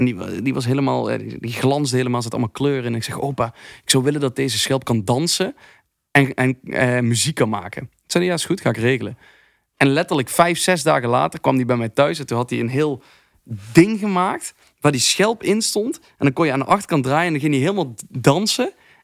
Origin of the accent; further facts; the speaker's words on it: Limburg, Netherlands; ik kom uit Limburg, dus wat fijn is in Limburg... is dat je in ieder huis een carnavalskist...